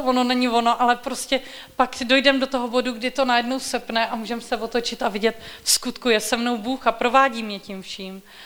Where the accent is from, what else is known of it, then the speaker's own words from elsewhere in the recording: Cheb, Karlovy Vary Region, Czechia; já jsem z Chebu